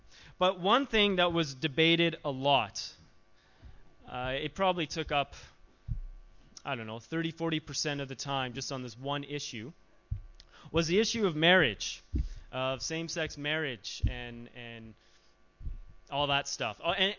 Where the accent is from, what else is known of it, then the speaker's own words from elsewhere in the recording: Canada; I'm from Canada. I've never heard of marae.